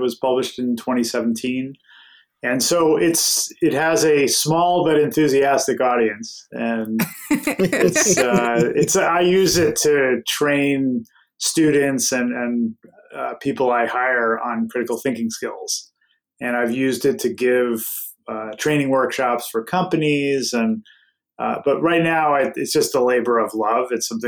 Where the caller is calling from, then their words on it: Ontario, Canada; Right now, we're west of Toronto in Canada.